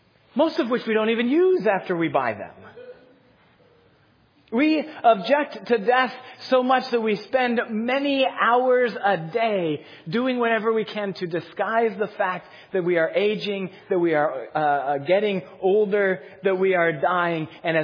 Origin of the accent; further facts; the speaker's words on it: Cheyenne, Wyoming, United States; I'm originally from Cheyenne, Wyoming. I was born there, grew up there, went to college there.